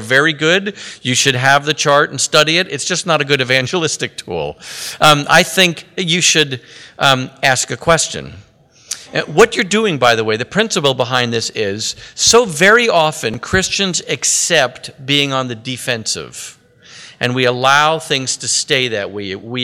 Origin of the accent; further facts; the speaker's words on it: New York, United States; It's always at this point in the presentation when I remind people that I'm from New York and I'm Jewish.